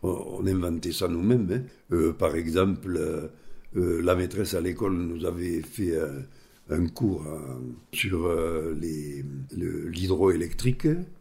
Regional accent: Occitanie, France; born there; Ben, je suis né à Saint-Tir, un petit village de l'Hérault. Je suis né en 1943, pendant la guerre.

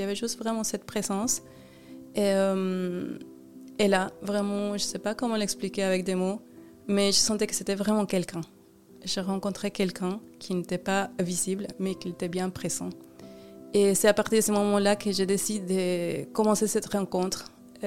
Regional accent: Mexico; moved away as an adult; now in France; je suis mexicaine. J'ai grandi au Mexique toute ma vie, jusqu'au moment où, à 27 ans, je viens en France

